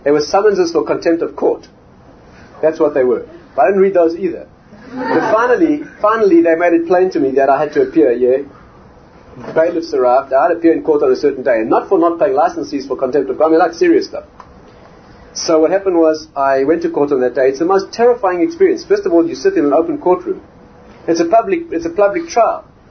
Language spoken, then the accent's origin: English; South Africa; So he says to me, "Where are you from?" So I said, "I'm from South Africa."